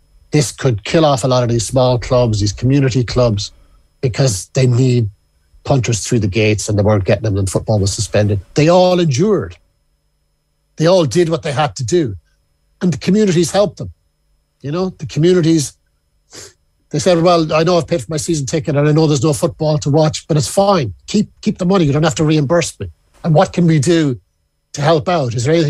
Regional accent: Ireland; I speak as an Irishman

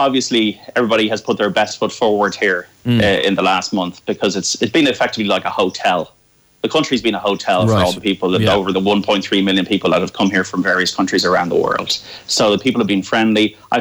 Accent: Ireland; He said, "Well, I'm English," which a lot of people ask me here, and I said, "No, I'm Irish."

